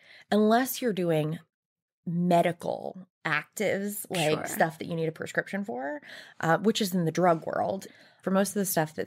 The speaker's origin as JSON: {"language": "English", "town": "Savannah", "region": "Georgia", "country": "United States", "tie": "born or raised there", "said": "So I grew up in the Southeast. I grew up in Savannah, Georgia."}